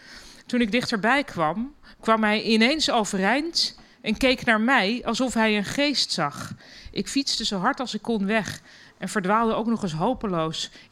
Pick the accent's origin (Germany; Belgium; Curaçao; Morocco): Germany; Dutch is a second language; now in Netherlands; En ik als Duitse, omgeven door alleen maar Nederlanders, niet durfde te juichen.